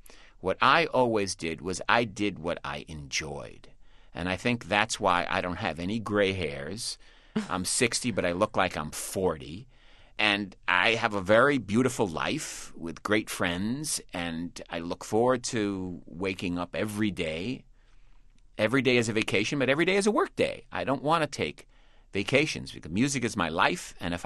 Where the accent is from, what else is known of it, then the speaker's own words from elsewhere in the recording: New York City, New York, United States; growing up in New York, and in particular going to the UN school, which is, I went to the United Nations school from kindergarten all the way through high school.